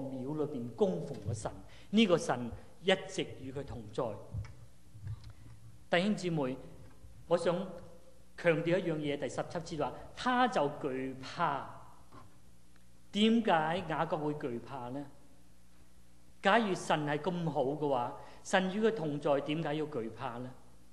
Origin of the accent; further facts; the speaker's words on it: Guangdong, China; 我廣東人知道，即是不奉獻那麼解。